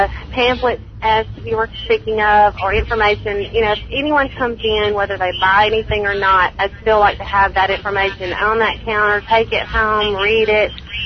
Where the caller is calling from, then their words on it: Jackson, Mississippi, United States; I'm in Mississippi, Jackson, okay. Mississippi.